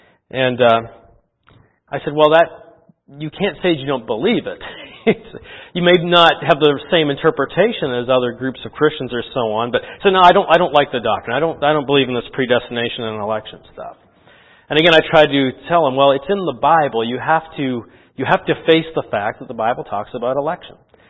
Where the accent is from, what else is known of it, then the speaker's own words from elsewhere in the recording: Canada; now in United States; I'm from Canada. Canada's a good country too. But I've lived most of my adult life here.